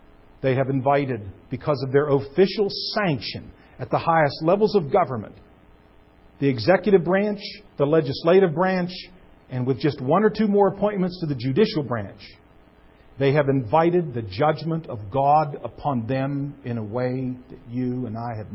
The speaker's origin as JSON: {"language": "English", "country": "United States", "said": "But I'm an American, and I would encourage you to do this."}